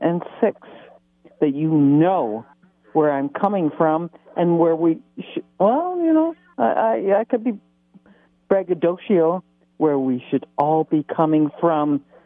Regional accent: Canada; I can't vote in this country because I'm Canadian, and I don't live in Canada, so I can't vote there.

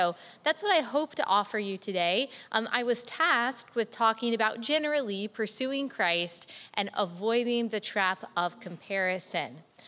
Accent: Dallas, Texas, United States; I grew up in Dallas, Texas. My parents came from small town Arkansas. They really came from nothing.

